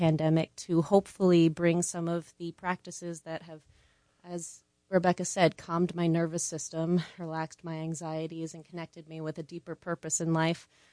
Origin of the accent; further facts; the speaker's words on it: Chihola, Pennsylvania, United States; I grew up here in Chihola, Pennsylvania, right on the Delaware River. And then I left for 12 years pursue a great career in advertising and graphic design.